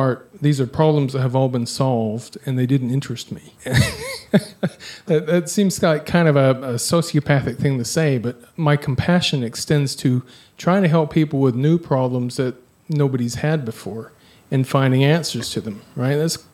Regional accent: Arizona, United States; Well, my family was from Utah, but we were living in Arizona. I grew up in Arizona.

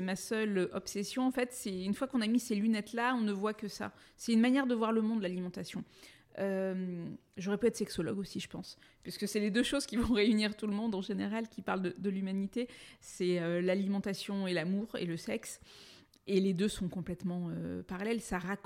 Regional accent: Istres, Provence-Alpes-Côte d'Azur, France; born there; moi je suis du Sud, je suis née à Istres, à côté de Marseille.

